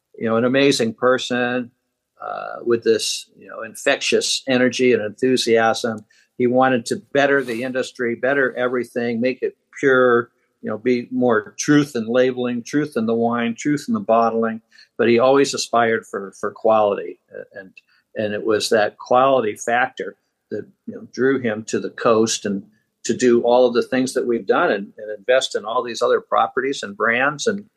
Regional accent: Boston, Massachusetts, United States; also born or lived in Michigan / Pittsburgh; Well, I was born in Michigan and raised in Boston, Massachusetts, and then Pittsburgh, Pennsylvania.

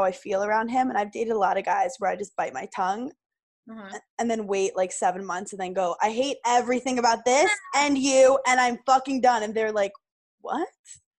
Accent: Brooklyn, New York, United States; I'm from Brooklyn

